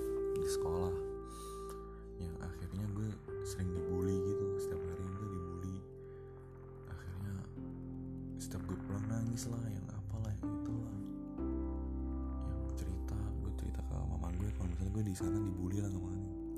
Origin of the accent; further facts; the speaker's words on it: Bandung, West Java, Indonesia; also born or lived in Malang; gue lahir di Malang. Setelah gue lahir, gue langsung pindah ke Bandung karena mama gue itu emang asli Bandung. Terus ya, karena mama gue pingin kumpul sama keluarga yang di Bandung, ya udah gue sekeluarga pindah tuh ke Bandung.